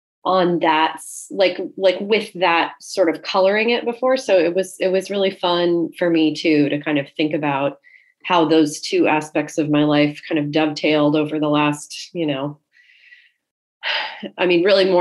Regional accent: Portland, Oregon, United States; now in New York, United States; But mostly I was in suburbs of Portland, Oregon. And okay. I moved to New York after grad school.

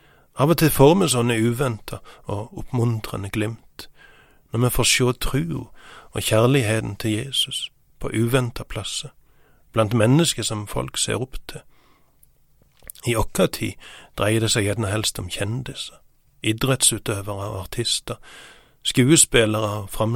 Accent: Sokndal, Rogaland, Norway; Jeg husker fra oppveksten min i Sokndal

